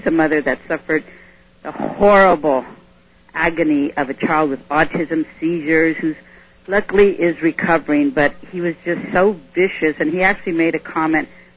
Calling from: Salinas, California, United States; From Salinas.

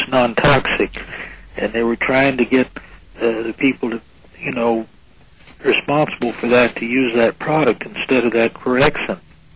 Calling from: New York, United States; I'm upstate New York.

